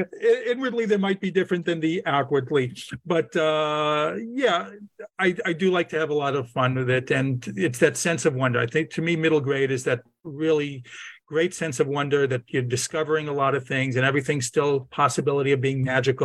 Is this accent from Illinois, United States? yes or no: no; Brooklyn, New York, United States; I grew up in Brooklyn. I'm a Brooklyn boy.